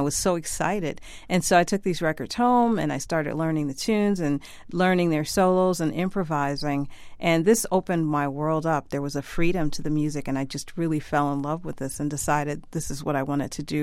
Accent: Detroit, Michigan, United States; and I grew up in Detroit. I'm a Motown baby.

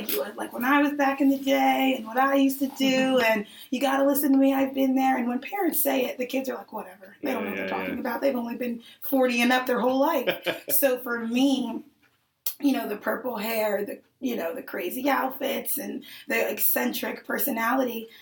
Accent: New Jersey, United States; also born or lived in Queens, New York; Yeah, I was born in Queens, New York, mm-hmm. and my mother's a single parent, and so she moved us out of the city, and we moved pretty much all around South Jersey.

